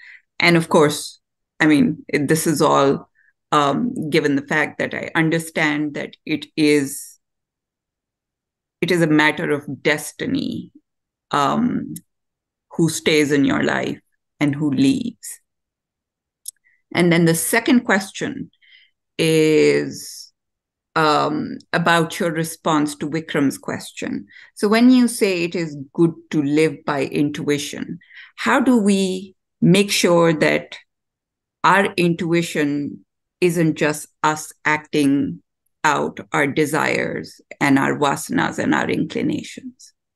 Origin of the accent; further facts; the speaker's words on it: Pakistan; now in United States; Oh. I live in Virginia. Okay. And I am from Pakistan. I'm here for about a year and a half.